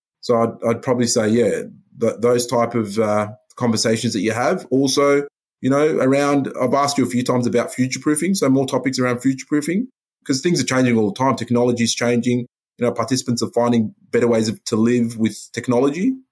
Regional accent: Heidelberg, Victoria, Australia; So I grew up in Heidelberg.

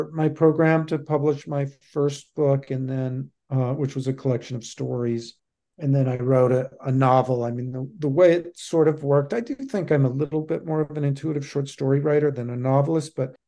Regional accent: Intermountain West, United States; also born or lived in California / Montana / Utah / Wyoming; So I grew up in the Intermountain West, a little bit in the Mojave Desert, the Inland Empire of California, Montana, Utah, Wyoming, and really lived there all my life until I was about 19

